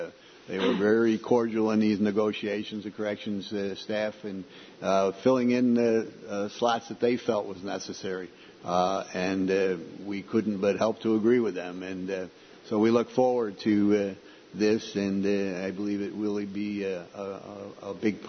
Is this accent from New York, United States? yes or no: yes; Hudson, New York, United States; I'm familiar with Hudson because that's where I was born and raised in Columbia County